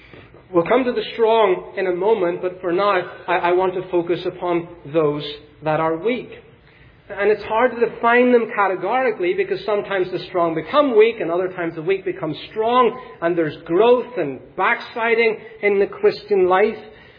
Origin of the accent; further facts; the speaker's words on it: United Kingdom; I need to tread carefully on that one as a British person.